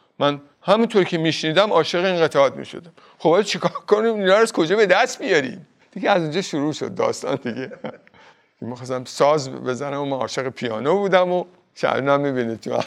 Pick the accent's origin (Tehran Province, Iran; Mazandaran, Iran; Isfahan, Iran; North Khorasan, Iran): Tehran Province, Iran; Tehran; من متولد شهر تهران هستم. شهر خودم میدونم، خیلی هم دوستش دارم.